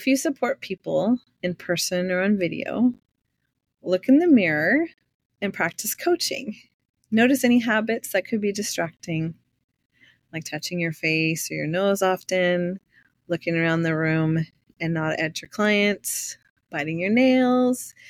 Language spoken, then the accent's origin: English; California, United States; I grew up in California and it was back in those days. So I was a Valley girl for sure.